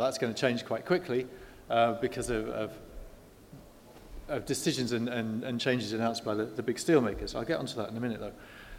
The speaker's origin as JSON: {"language": "English", "town": "Teesside", "region": "North East England", "country": "United Kingdom", "said": "that's the one audience where you say, oh, we're from Teesside, and people are like, oh, well done you, that's good."}